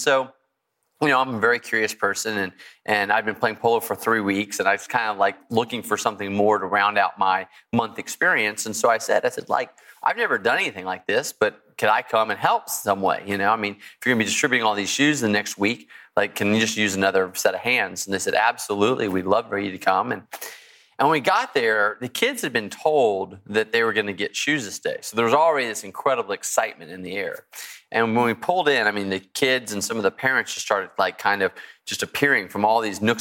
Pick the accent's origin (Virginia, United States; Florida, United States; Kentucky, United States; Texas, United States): Texas, United States; I grew up in Texas, had ridden horses before.